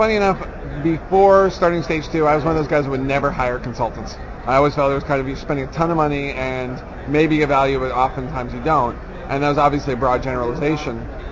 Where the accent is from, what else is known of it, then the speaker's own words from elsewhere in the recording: Canada; the opportunity to come do one here in Vancouver, being a Canadian, it's just kind of this nice synergy